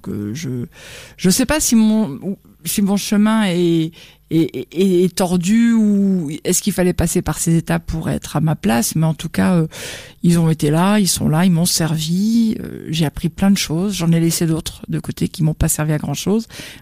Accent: France; alors que moi-même j'étais française et que c'était pas ma langue natale

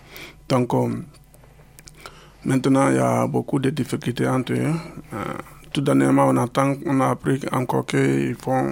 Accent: Guinea; French is a second language; je suis d'accord avec lui parce que je suis guinéen. Je veux que la Guinée soit avance mieux.

